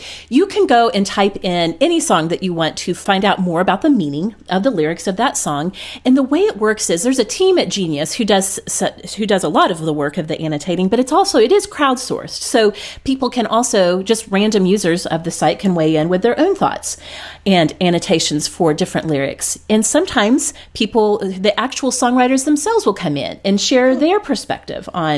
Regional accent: Oklahoma, United States; Well, growing up in Oklahoma, I have no idea what Reseda is.

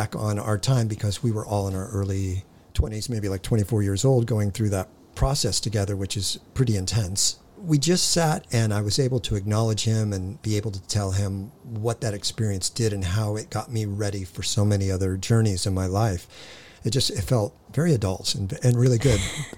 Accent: Hawthorne, California, United States; born there; I was born in Hawthorne. I'd still call that L.A.

